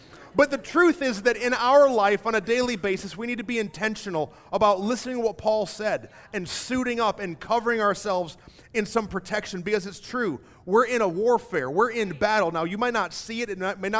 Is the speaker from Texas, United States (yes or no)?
no; Michigan, United States; I grew up in Michigan.